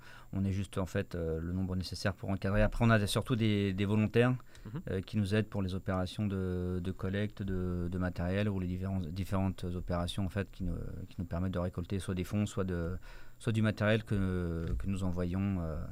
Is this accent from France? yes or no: yes; France; Xenia est mon épouse. Donc moi je suis français, mais je suis du coup également concerné par ce qu'il se passe en Ukraine.